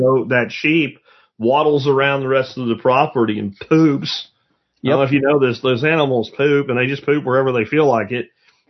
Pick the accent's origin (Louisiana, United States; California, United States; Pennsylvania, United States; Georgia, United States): Pennsylvania, United States; because that's how, where I grew up in Pennsylvania, black locust.